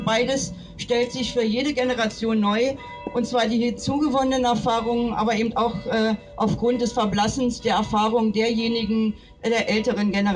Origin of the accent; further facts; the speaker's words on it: Eschborn, Hesse, Germany; Stolpersteine, die gerade in meiner Heimatstadt in Eschborn verlegt wurden